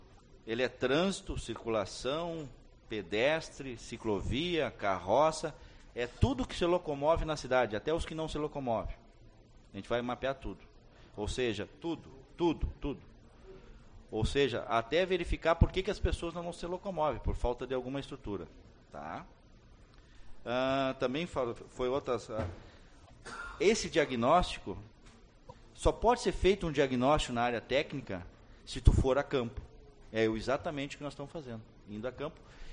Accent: São Leopoldo, Rio Grande do Sul, Brazil; eu realmente sou de Porto Alegre, região metropolitana, São Leopoldo, trabalho em Porto Alegre

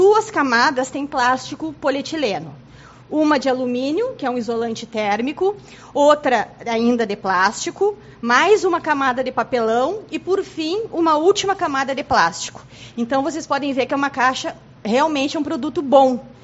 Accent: Alegrete, Rio Grande do Sul, Brazil; Em Alegrete, que é a minha terra

